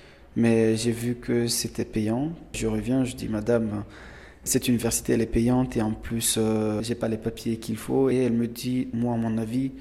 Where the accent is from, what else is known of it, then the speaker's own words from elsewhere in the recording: Guinea; now in Greece; j'ai quitté la Guinée, je suis venu en Grèce en 2016.